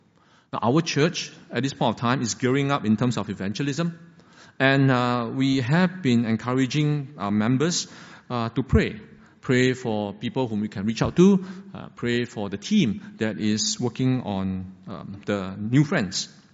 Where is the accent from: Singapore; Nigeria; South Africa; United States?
Singapore; Now, could it be for us as Singaporean, our life goes something like this?